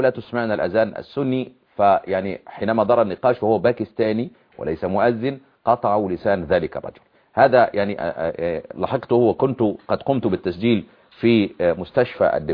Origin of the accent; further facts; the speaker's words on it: Egypt; عندنا في مصر